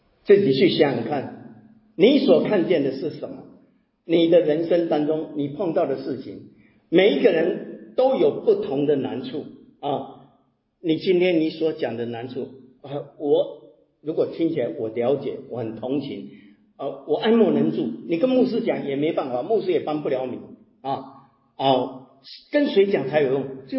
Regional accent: Taiwan; 用我们台湾人在讲的，孩子生了孩子我就叫成功了

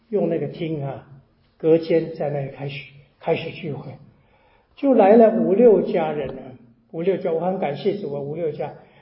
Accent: Taiwan; first language Taiwanese Hokkien; Chinese is a second language; 我会讲国语，普通话，那我会讲台湾话，也是我的母语，然后我在这里学了广东话

